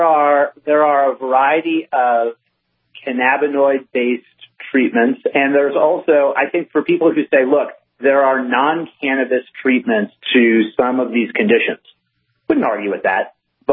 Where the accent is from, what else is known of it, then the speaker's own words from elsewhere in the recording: Colorado, United States; I'm from Colorado, and interestingly enough, I voted against recreational use cannabis before I was in the cannabis industry.